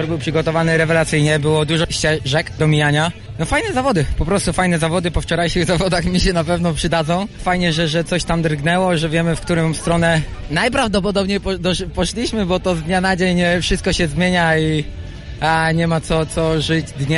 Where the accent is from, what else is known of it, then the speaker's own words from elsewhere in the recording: Leszno, Greater Poland Voivodeship, Poland; born there; Urodziłem się w Lesznie i znam ten tor troszeczkę.